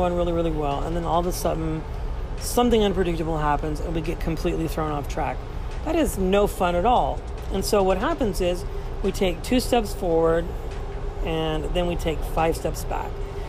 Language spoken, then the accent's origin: English; California, United States; I am on the train coming from San Jose to my hometown in the Bay